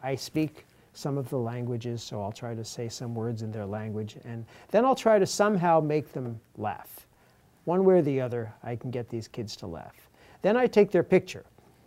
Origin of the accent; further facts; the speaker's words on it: New York, United States; now in Ethiopia; I'm from Long Island in New York. I've been a doctor in Ethiopia for 29 years.